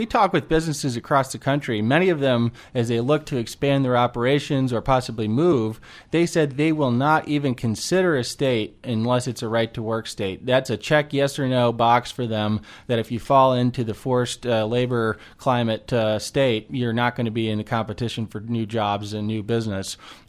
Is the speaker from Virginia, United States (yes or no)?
yes; Virginia, United States; and my home state of Virginia now at number three.